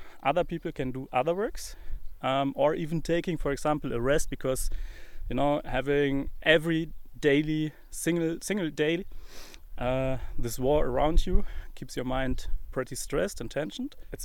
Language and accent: English; Germany; English is a second language; from Germany.